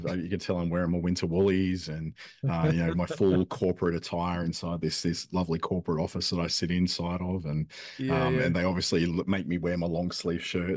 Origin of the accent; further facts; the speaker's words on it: Sydney, New South Wales, Australia; now in Darwin, Australia; I'm not originally from Darwin. I did grow up in Sydney